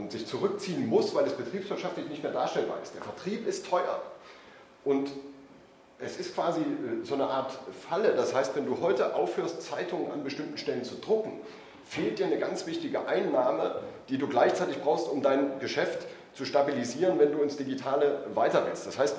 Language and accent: German; Thuringia, Germany; So viel Werbung sei mir als Thüringer gestattet.